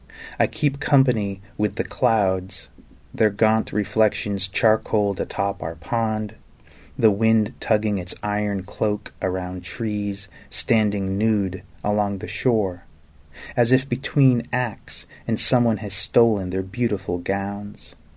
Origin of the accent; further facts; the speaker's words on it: Exeter, New Hampshire, United States; also born or lived in Laconia; I was born in Laconia, and I grew up in Exeter. I was a townie. I was proud of it.